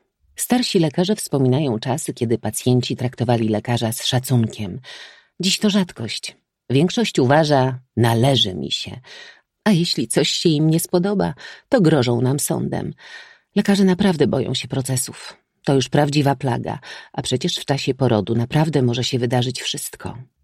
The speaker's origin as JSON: {"language": "Polish", "region": "southern Poland", "country": "Poland", "said": "Pochodzę z małego miasta na południu Polski."}